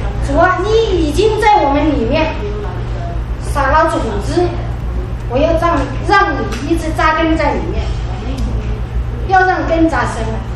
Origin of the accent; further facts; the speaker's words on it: China; now in United States; 因为我们从中国来到美国，